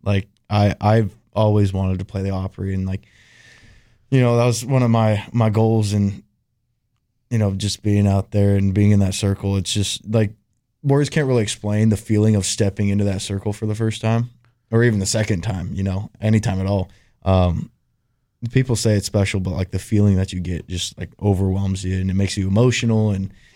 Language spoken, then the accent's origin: English; Washington, United States; He's an East Washington boy. I'm from the West side, but.